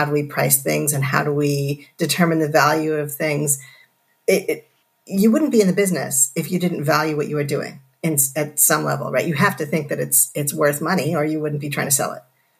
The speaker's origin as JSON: {"language": "English", "region": "Connecticut", "country": "United States", "tie": "born or raised there", "said": "So I grew up in southwestern Connecticut."}